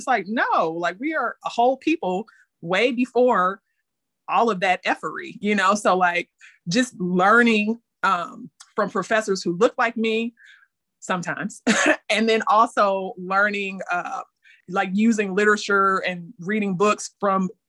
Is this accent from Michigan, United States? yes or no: yes; Detroit, Michigan, United States; I think that I kind of took for granted that growing up in Detroit, going to all Black schools, it was just, I mean, you didn't really talk about it because it just, what, we were fish in the water.